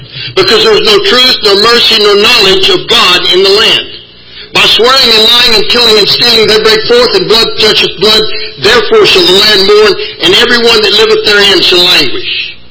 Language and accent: English; Alabama, United States; Now, I'm from Alabama. I'm not saying our cows are smarter.